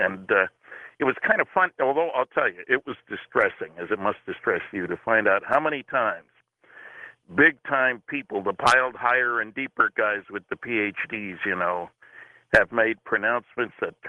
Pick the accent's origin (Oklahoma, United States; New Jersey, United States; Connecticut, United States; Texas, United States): New Jersey, United States; now in Canada; I'm from New Jersey, so we got to be good to the, you know, I say from New Jersey, far from New Jersey these days. But New Brunswick, Canada, for those who want to come where the snow is white and clean